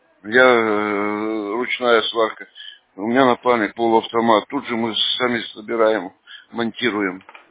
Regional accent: Urals, Russia; Да, конечно, мы все с Урала, россияне.

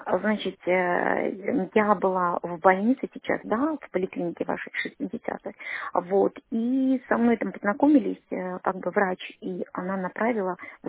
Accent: Bakhmut, Donetsk Oblast, Ukraine; То есть я непосредственно с Украины, вот, с Бахмута.

